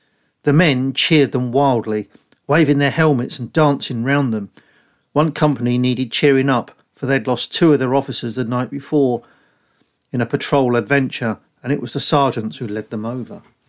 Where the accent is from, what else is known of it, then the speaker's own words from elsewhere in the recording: Northampton, East Midlands, United Kingdom; because of their connection with my hometown, Northampton.